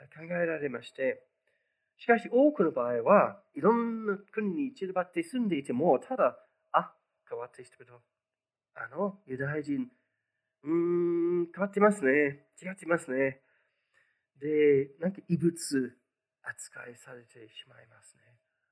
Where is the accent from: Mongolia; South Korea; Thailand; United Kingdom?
United Kingdom; London; 私たちロンドン出身なので、普段、まあ、ユダヤ人見かけること多かったです。